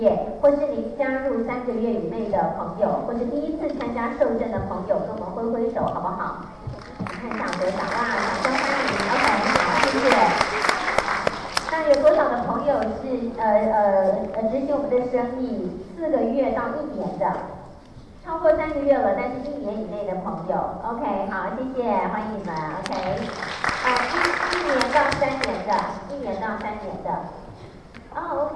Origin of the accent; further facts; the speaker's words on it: Hualien, Hualien County, Taiwan; 其实我从小是一个很向往自由，很喜欢快乐生活的一个台湾东岸长大的孩子。我妈妈是花莲人，我是花莲长大的。